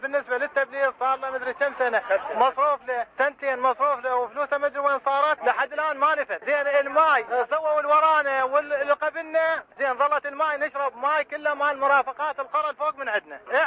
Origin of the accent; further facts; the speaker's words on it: Iraq; إحنا مو عراقيين مو من هذا الوطن ما انتخبناكم.